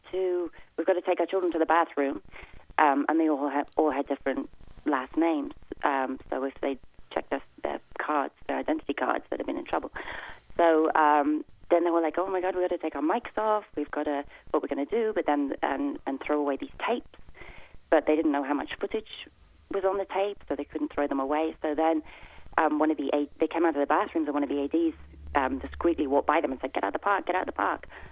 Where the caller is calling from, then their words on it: Los Angeles, California, United States; I'm calling from L.A.